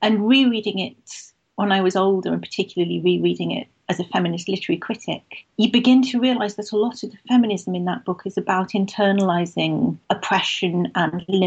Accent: Manchester, North West England, United Kingdom; I grew up in Manchester and went to a school which was founded by the Manchester Liberals in the 19th century.

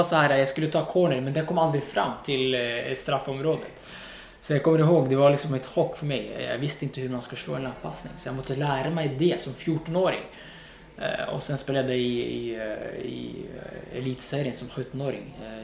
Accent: Morocco; jag växte upp i Marokko och kollade på landslaget. Det var min hjälte liksom.

